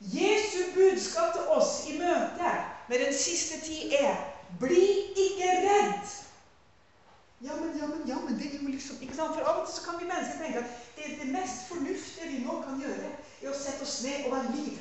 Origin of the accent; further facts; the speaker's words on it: Hattfjelldal, Nordland, Norway; Og de skulle jo også komme til Hattfjelldal, selvfølgelig, der jeg vokste opp